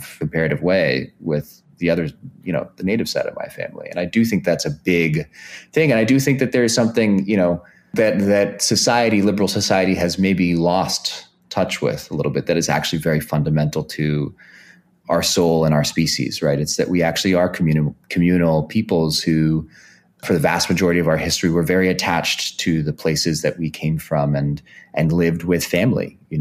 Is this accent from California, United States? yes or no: yes; California, United States; So I grew up in the Bay Area